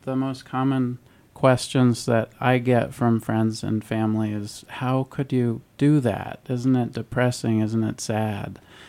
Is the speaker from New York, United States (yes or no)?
yes; New York, United States; I grew up in New York.